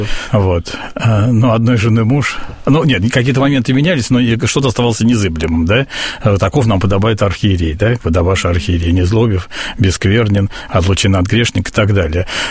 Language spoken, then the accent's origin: Russian; Moscow, Russia; как бы москвич, с северный человек по менталитету, да, европейский